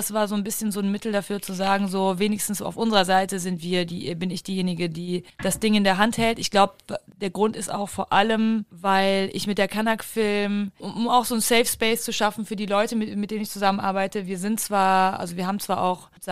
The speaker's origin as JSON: {"language": "German", "country": "Germany", "said": "Also wir haben in Deutschland, also zumindest da, wo ich herkomme"}